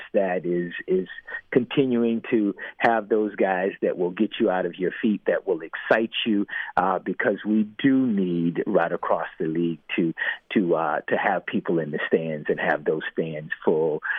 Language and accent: English; Florida, United States; So they're deeply rooted, and growing up in the South as well, right? I know many people don't think of things as being as deep and entrenched in Florida as in other Southern states. But when you're native Floridian